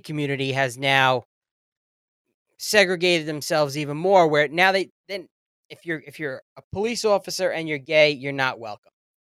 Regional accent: New York, United States; I'm not going to stop calling it Columbus Day, by the way. I'm a New Yorker.

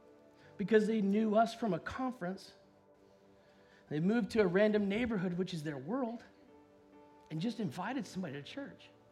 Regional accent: Dallas, Texas, United States; but we grew up in the Dallas area.

